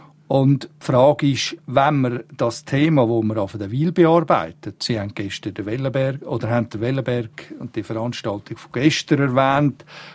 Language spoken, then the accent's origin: German; Glarus, Switzerland; Ich komme ja eigentlich als Glarner aus dem Gebiet von der Wasserkraft, erneuerbare Energie.